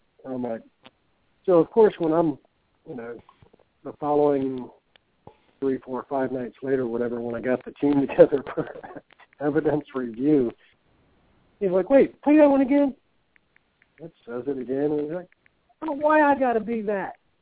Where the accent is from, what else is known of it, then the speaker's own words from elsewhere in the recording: Richmond, Virginia, United States; Well, I'm right across the state in Richmond.